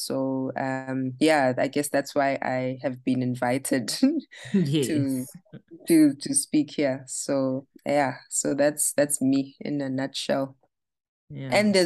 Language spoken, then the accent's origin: English; KwaThema, Gauteng, South Africa; now in Johannesburg, South Africa; I am from Kwatema. In the East Rand, living in Joburg.